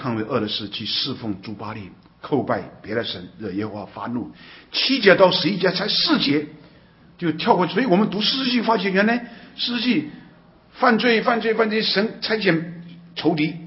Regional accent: Taiwan; 我们小的时候在台湾呢

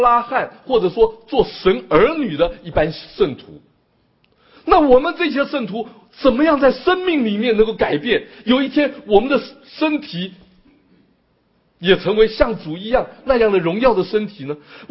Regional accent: China; now in United States; 你我从中国来到美国，是不是就成为美国人了？

